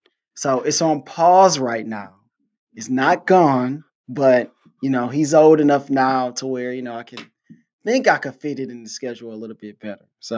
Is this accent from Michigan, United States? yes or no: yes; Detroit, Michigan, United States; now in Houston, United States; I'm from Detroit, but I live in Houston.